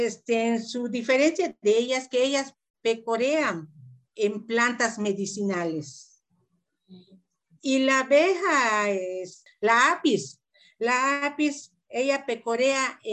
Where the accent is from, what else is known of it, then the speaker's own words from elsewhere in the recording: Mérida, Yucatán, Mexico; born there; moved away as an adult; now in Cancún, Mexico; Yo nací en Mérida y ya terminando los estudios me fui a la ciudad de Cancún